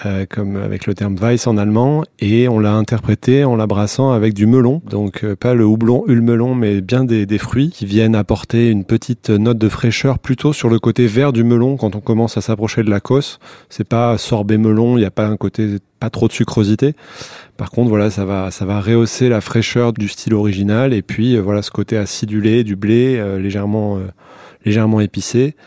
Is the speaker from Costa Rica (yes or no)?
no; Bordeaux, Nouvelle-Aquitaine, France; nous, on est de Bordeaux, donc c'était pas vraiment une patrie de bière à l'époque.